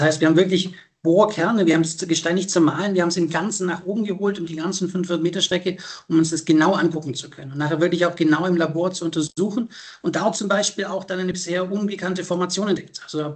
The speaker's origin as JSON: {"language": "German", "region": "Baden-Württemberg", "country": "Germany", "said": "Ich komme ja aus dem Schwarzwald ursprünglich"}